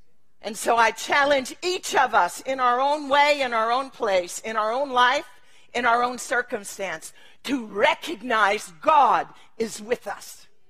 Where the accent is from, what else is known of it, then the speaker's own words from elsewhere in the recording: United States; And Lord, I'm reminded, even as an American, even as a charlatan, even as a Christian called here now